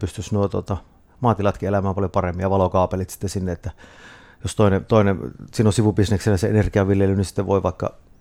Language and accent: Finnish; Martinniemi, North Ostrobothnia, Finland; also born or lived in Sweden / Kokkola; No 3-vuotias oli sitten. Että kyllä ja sitten kun mä asuttiin 2 vuotta Kokkolassa, mulla oli 5, kun muutettiin Martinniemeen